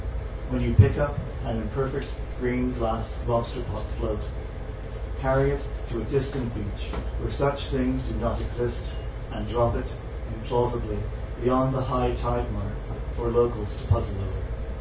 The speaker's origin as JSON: {"language": "English", "country": "Bermuda", "tie": "born or raised there", "said": "I'm from Bermuda, which is a wonderful place to grow up."}